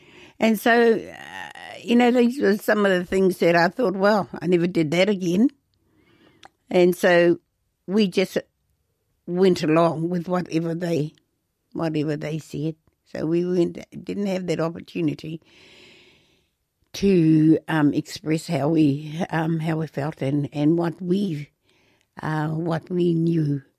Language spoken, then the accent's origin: English; Moirua, Northland, New Zealand; also born or lived in Kawakawa; there was a time that we moved from Taitokerau, which is really right in the country, I was born in Kawakawa. In Kawakawa was where I was born, and that was where the hospital was. But our home was in Moirua.